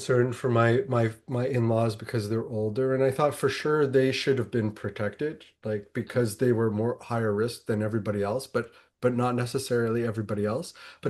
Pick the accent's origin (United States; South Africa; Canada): Canada; As a Canadian